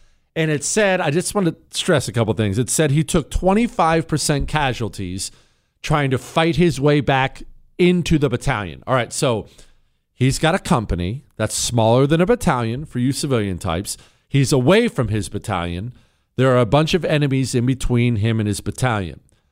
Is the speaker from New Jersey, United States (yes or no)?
no; Montana, United States; I grew up in Montana. I've done it most of my life.